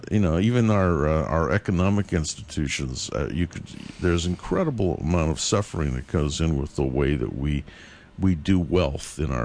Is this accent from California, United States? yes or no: yes; California, United States; now in North Carolina, United States; I've been in the Triangle area for the last 12 years, and one of the things, of course, I'm from California